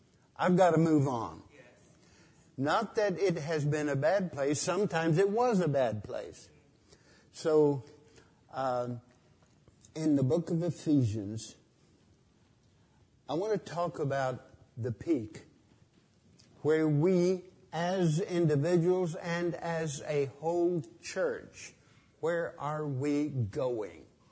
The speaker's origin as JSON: {"language": "English", "region": "New Mexico", "country": "United States", "tie": "born or raised there", "said": "I grew up in New Mexico in the desert part, but we would go into the mountains of New Mexico for vacation"}